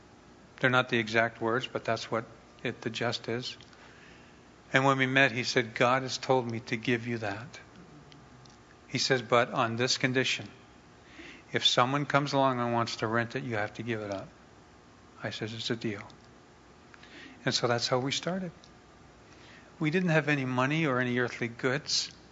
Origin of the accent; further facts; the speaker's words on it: Toronto, Ontario, Canada; also born or lived in Quebec; And this was up in Quebec, and I was ready to head back to my hometown, which is Toronto, and do something.